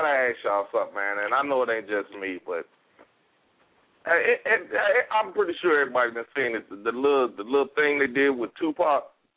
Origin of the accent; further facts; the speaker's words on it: Gary, Indiana, United States; I'm going to rep my city. I'm from Gary.